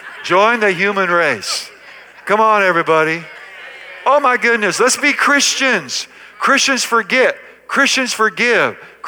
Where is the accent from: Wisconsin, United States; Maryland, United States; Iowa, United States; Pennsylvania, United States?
Iowa, United States; I grew up in Iowa. Both of my grandparents were farmers.